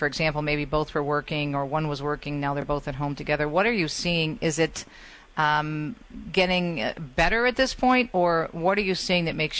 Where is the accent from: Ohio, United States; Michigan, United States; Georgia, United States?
Michigan, United States; it's out of my home state of Michigan